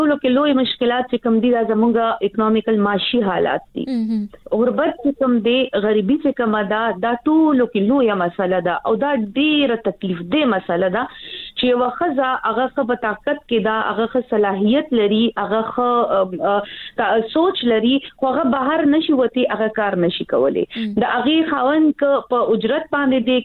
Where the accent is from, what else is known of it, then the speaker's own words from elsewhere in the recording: Peshawar, Khyber Pakhtunkhwa, Pakistan; moved away as an adult; زه کله واده شولم نو زه د پیښور نه د یو ډیر ګڼ کور نه د ډیرو وروڼو خویندو نه او د یو کلی لکه د مور پلار د ژوند نه زه ووتم زه کلي ته لاړم